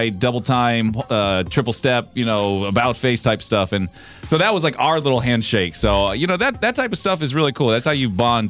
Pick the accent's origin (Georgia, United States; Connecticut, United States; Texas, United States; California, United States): California, United States; San Jose; Sorry, I'm from San Jose, so whatever.